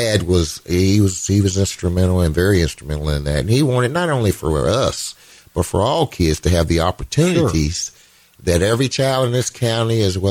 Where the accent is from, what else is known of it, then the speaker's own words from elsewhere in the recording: Nicholsville, United States; it's been an experience growing up in Nicholsville, and proud of this town. I'm proud to say I'm from Nicholsville because of the life that I've been able to have here.